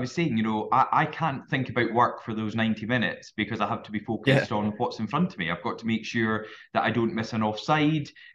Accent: Scotland, United Kingdom; I personally think it's quite good that someone who was born and brought up in Moray, who started his refereeing career, as I say, in the local welfare matches and schools football around Moray

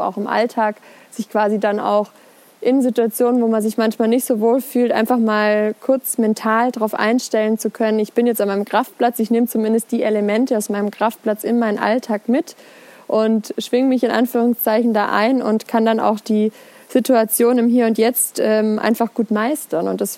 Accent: Ettishofen, Baden-Württemberg, Germany; in der Heimat, wo ich herkomme, also im Berg, Ettishofen, wenn es jemand was sagt. Da habe ich als Kind ganz gerne total mega viel in der Natur gespielt

